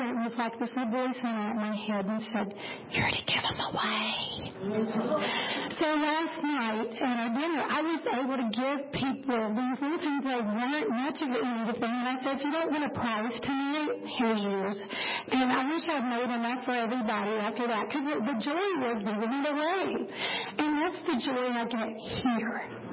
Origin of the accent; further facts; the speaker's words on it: Dallas, Texas, United States; And I'm from Dallas area. I don't live in Dallas. I'm 2 hours away from there, but I'm representing them.